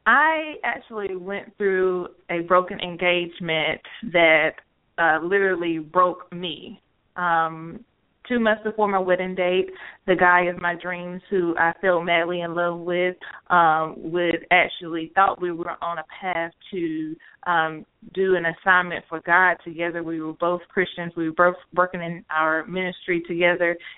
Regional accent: Rockingham, North Carolina, United States; now in Charlotte, United States; I do reside here in Charlotte, but I am from Rockingham, North Carolina, which is a small town away from Charlotte.

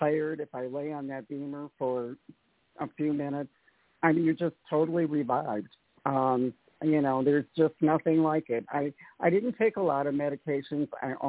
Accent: Atlanta, Georgia, United States; I'm from Atlanta.

